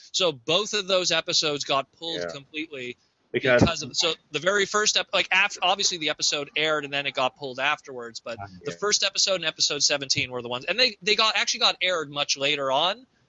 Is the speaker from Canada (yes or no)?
yes; Canada; Even as a Canadian, trust me, every channel was like that was the primary focus.